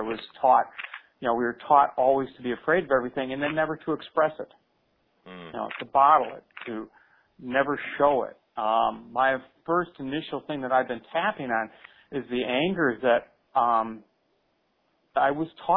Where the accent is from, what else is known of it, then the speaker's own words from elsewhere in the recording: Waterford, Michigan, United States; I'm from Waterford, Michigan.